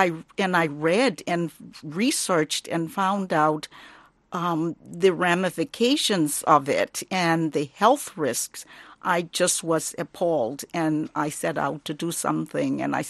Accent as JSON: {"language": "English", "country": "Liberia", "moved": "yes", "lives_now": "United States", "said": "I'm from Liberia, West Africa originally, and Liberia happens to be one of the practicing countries on the continent of FGM."}